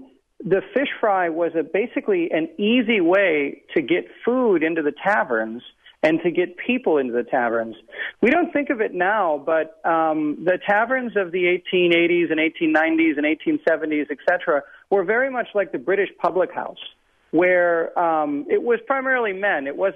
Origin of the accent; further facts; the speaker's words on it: Waukesha, Wisconsin, United States; when I was a kid growing up in Waukesha, we would go at least once a month